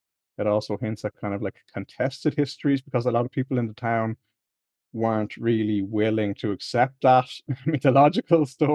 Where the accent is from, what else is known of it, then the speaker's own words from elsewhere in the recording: Naas, Leinster, Ireland; If we move away from the Hill of Allen, we come to my hometown of Naas.